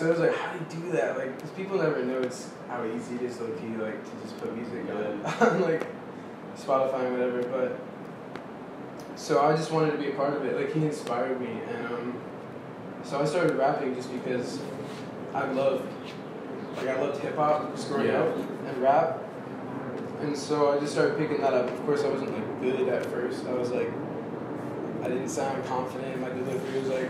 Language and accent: English; Raleigh, North Carolina, United States; I'm from, born and raised Raleigh, North Carolina. I lived here all my life.